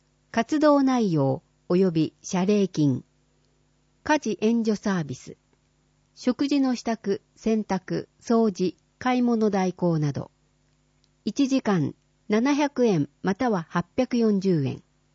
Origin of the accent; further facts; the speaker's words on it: Canada; 私の母国カナダの人は、他の英語圏に比べてよく謝ると言われています。日本とカナダには、思わぬところに共通点があったみたいですね。